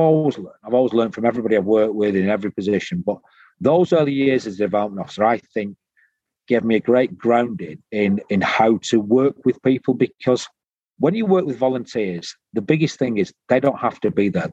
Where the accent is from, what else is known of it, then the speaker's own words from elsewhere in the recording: North West England, United Kingdom; now in Newcastle upon Tyne, United Kingdom; You know, I'm from the Northwest. I'm proud to be so, but I tell everybody I'm an adopted Geordie, because I've been up here now on and off for 32 years.